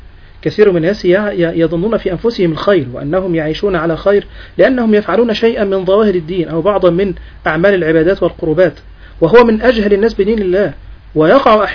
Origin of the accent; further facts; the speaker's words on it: Egypt; مثلا عندنا في مصر مسألة الايجار اللي بيسموه ايجار دايم